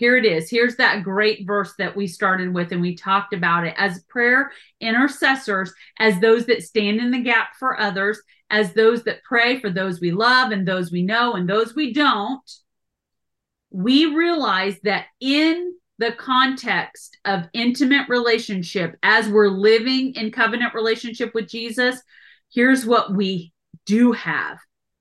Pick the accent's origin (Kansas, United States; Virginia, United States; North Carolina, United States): Kansas, United States; We're both from Kansas, but totally opposite ends. I'm from the northeast corner.